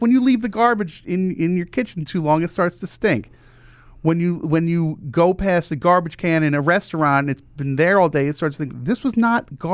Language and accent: English; New Jersey, United States; because I grew up in New Jersey, and I had a lot of friends who grew up on Long Island.